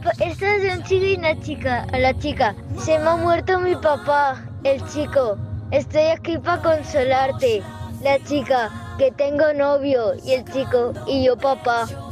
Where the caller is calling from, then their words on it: Vinaròs, Valencian Community, Spain; de Vinaroz.